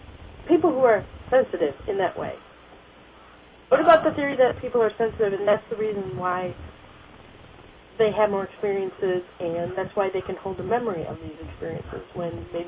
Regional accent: Ionia, Michigan, United States; also born or lived in Arkansas / Grand Haven; because we moved from Ionia, got transferred down to Arkansas because my dad was military, ended up coming back up to Michigan into Grand Haven

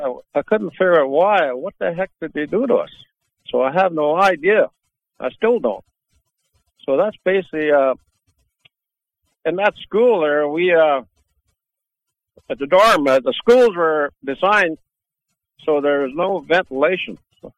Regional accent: Hazelton, British Columbia, Canada; I'm from Gitxsan Nation, in Hazelton, British Columbia, northern BC, by Smithers and Highway 16.

